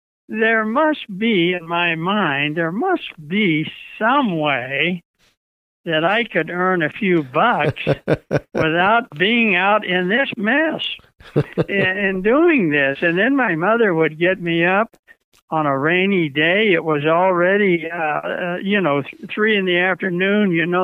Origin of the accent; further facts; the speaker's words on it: Redding, California, United States; I was raised around Reading, but I left. That's how I ended up coming back after I spent time in the Army in lighting in Sacramento and then eventually working my way back. But I was raised in Reading.